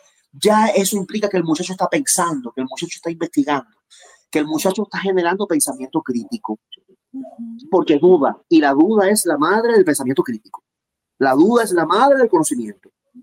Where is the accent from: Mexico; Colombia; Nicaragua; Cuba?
Cuba; Las Villas; Yo procedo de una zona de Cuba, el centro del país, donde actualmente hay tres provincias, Santi Espíritu, Cienfuegos y Villa Clara. Antiguamente esas provincias formaban una sola, eran conocidas como las villas.